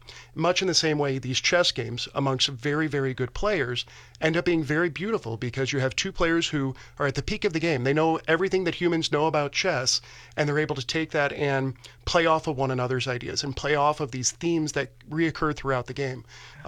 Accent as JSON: {"language": "English", "country": "United States", "said": "So as an American, of course, I'm rooting for my three hometown heroes."}